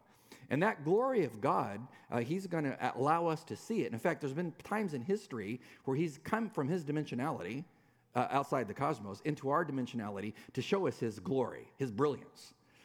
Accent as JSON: {"language": "English", "region": "California", "country": "United States", "said": "Now, I don't know if you can tan. I'm a Californian."}